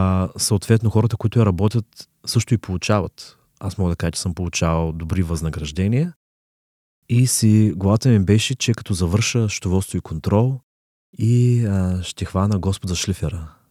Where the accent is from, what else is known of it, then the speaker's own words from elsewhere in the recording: Yambol, Yambol Province, Bulgaria; аз съм родом от Ямбо. Поздрави на Ямбо, на всички от Ямбо, които нагледат също. Там съм завършил